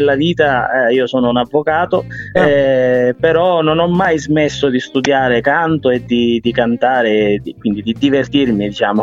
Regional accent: Sicily, Italy; Provincia di Catania, io sono della provincia di Catania

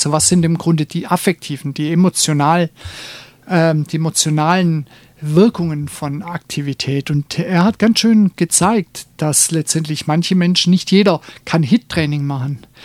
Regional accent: Baden-Württemberg, Germany; Also ich denke, für mich ist das als Schwabe einigermaßen Synonym, Spaß und Freude.

